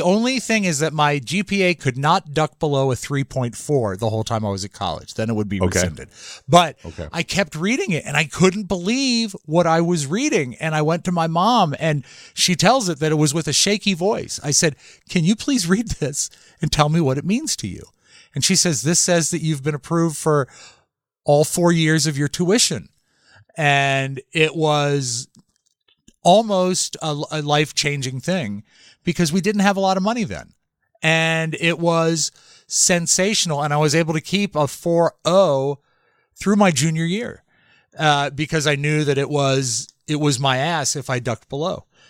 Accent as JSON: {"language": "English", "town": "Vienna", "region": "Virginia", "country": "United States", "tie": "born or raised there", "said": "the day after I graduated from high school, we moved from Vienna, which is a very close in suburb to Washington, D.C., to Ashburn, which is much further out and now is bustling."}